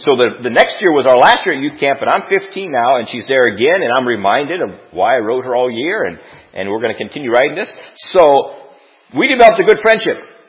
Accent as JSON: {"language": "English", "town": "Kalona", "region": "Iowa", "country": "United States", "tie": "born or raised there", "said": "I grew up in Kelowna, Iowa, and the area churches there did a men's chorus different times, and my dad sang in it."}